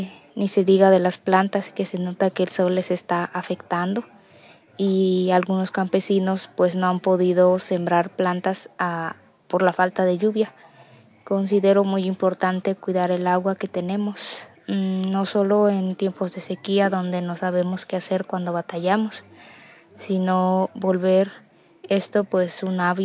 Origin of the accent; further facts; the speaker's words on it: Terrero, Veracruz, Mexico; soy de Terrero, comunidad que pertenece al municipio de Ixhuatlán de Madero, Veracruz.